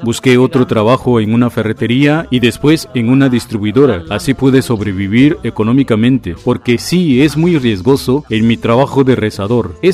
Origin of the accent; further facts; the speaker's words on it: Juchitán, Oaxaca, Mexico; soy originario de Juchitán.